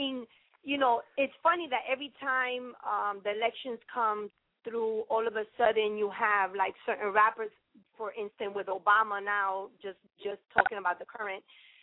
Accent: New York, United States; I remember, you know, growing up in Watson and escaping from my mother. I was about maybe 12, around 12, 13 at the time. We used to go up to Bronx River.

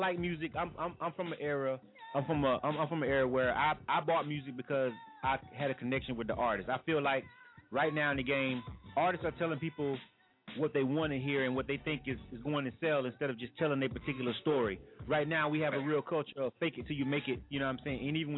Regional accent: Florida, United States; now in Atlanta, United States; You know, I'm from Florida myself. A lot of people don't know that because I've been in Atlanta for so long.

